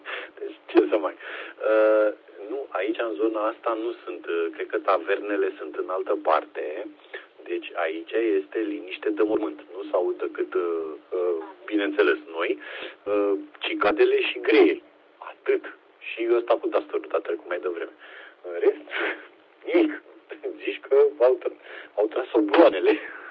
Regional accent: Romania; ăștia că noi suntem români, știi

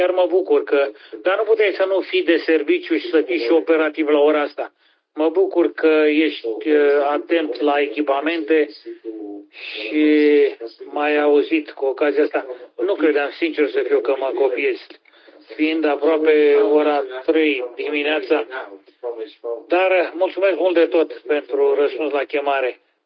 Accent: Câmpulung Moldovenesc, Suceava County, Romania; now in United Kingdom; sunt din Câmpul Moldovenesc, acum sunt în Marea Britanie, în Welsh.

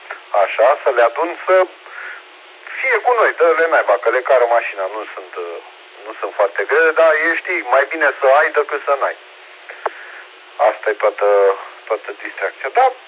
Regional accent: Romania; Am fost așa de încântat că suntem români și am găsit soluție rapidă.

